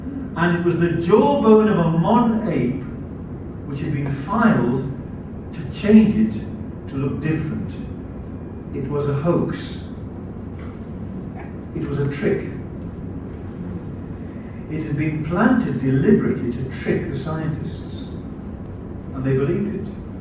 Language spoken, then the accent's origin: English; England, United Kingdom; Piltdown Man was discovered in England. I'm an Englishman. I'm very proud of this.